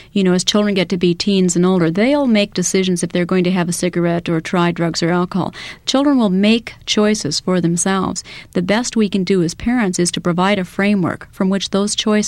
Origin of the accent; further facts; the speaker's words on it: Iowa, United States; And my father was a farmer. In Iowa, and I grew up in Iowa